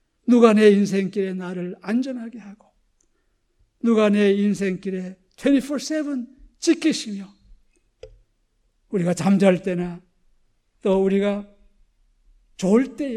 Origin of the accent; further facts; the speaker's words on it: North Korea; now in South Korea; 저희 경우는 이북에서 피난 왔어요.